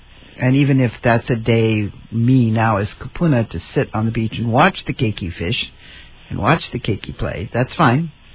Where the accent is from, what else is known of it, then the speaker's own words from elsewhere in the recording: Kaneohe, Hawaii, United States; born there; because I wasn't born here, I was born in Kaneohe.